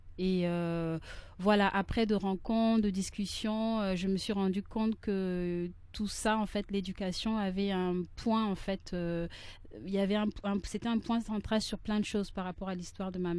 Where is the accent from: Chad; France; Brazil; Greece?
Chad; je suis originaire du Tchad, donc comme Erika l'a précisé. Donc, je rentre régulièrement au Tchad.